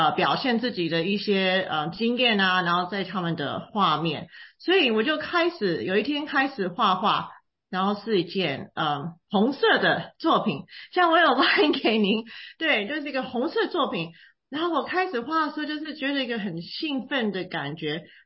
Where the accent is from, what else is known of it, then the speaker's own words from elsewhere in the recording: Dallas, Texas, United States; also born or lived in Taiwan; 其实我是在台湾出生的，然后6岁我们全家移民到美国，是先到德州 Dallas 那里，就在那里长大，拼命的学英文，礼拜六去上中文学校，然后呢就是也去上 Stanford 大学